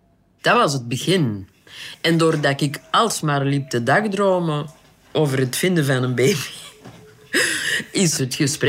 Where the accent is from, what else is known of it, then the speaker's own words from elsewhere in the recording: Kempen, Belgium; Allee, ik bedoel, ik kwam uit de Kempen.